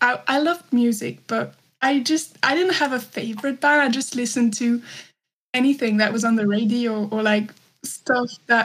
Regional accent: France; I'm from France and I love … of course.

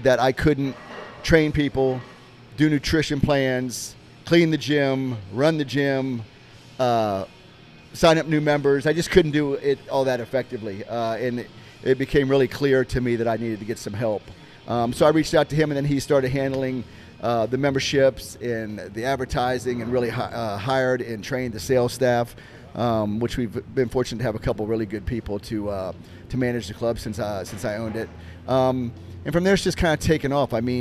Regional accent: Virginia, United States; moved away as an adult; I ended up finding myself down here in North Carolina because I was originally from Northern Virginia. And so I moved down here in 1996

